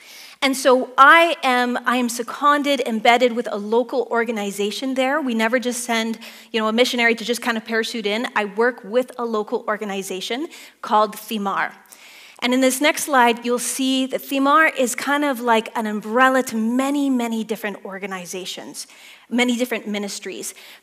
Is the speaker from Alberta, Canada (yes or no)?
yes; Calgary, Alberta, Canada; So first of all, born and raised in Calgary. I grew up at Altador Baptist, for those who know.